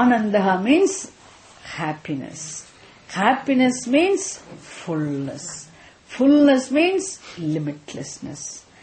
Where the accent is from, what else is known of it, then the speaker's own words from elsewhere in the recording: Tamil Nadu, India; I wish I could speak in Hindi at least. Unfortunately, being born and brought up in Tamil Nadu.